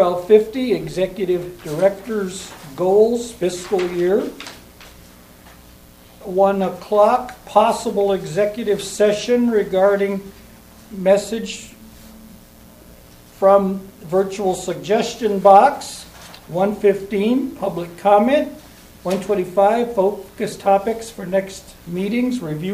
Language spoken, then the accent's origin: English; Omaha, Nebraska, United States; I'm from Omaha.